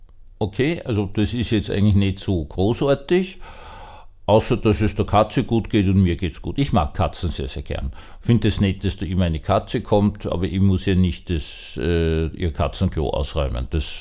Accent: Austria; ich bin als Österreicher nicht alleine mit dieser politischen Situation

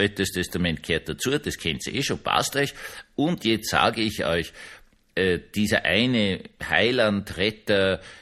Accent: Vienna, Austria; Ich habe das nur erlebt in meiner Kindheit in Wien-Gumpendorf

